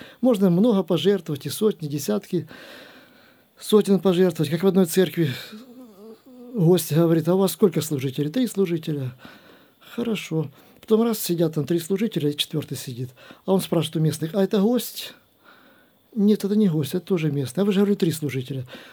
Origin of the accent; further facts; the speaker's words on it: Kurganinsk, Krasnodar Krai, Russia; Мы тоже из Курганинска, вот с той большой церкви, где сейчас курганинцы перед нами пели. Поэтому переехать оттуда